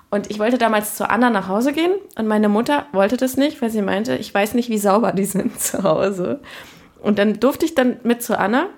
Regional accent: Cologne, North Rhine-Westphalia, Germany; Also ich bin in Köln-Kalk aufgewachsen

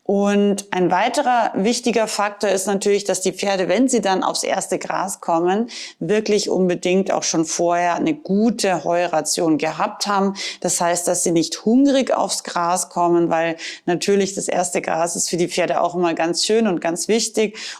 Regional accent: Austria; moved away; du weißt vielleicht, ich bin ursprünglich aus Österreich

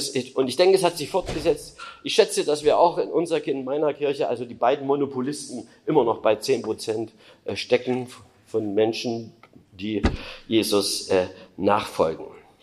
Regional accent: East Germany, Germany; ich bin ja Ossi, also DDR-Zeiten

